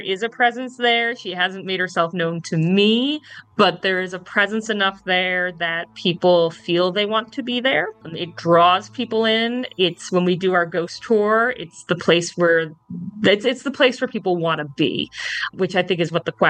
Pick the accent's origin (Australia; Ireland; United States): Ireland; oh, well, I'm Irish and you're Irish.